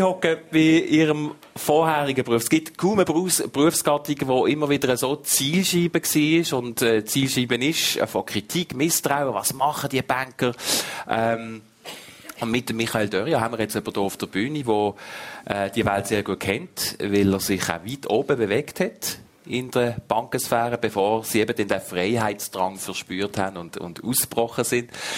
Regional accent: Switzerland; Gibt es bei uns in der Schweiz halt einfach nicht. Wir haben keine Ritterorden.

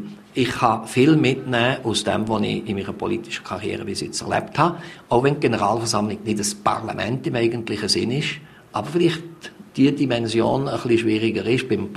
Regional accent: Fribourg, Switzerland; als Freiburger aus einem zweisprachigen Kanton

